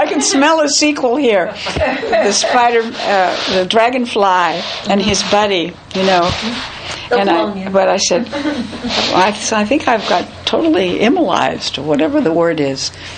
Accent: Albert Lea, Minnesota, United States; My hometown is naming their theater after me.

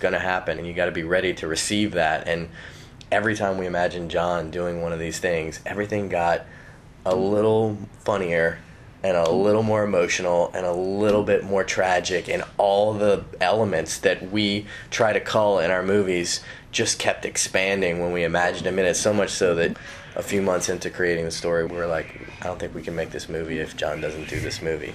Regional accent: New Orleans, Louisiana, United States; we grew up in New Orleans. It's a very third world type city

